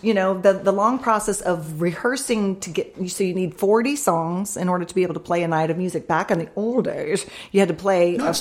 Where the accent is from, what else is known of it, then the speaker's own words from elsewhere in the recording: San Diego, California, United States; Here I come from San Diego. I'm like, I've never seen. I was terrified.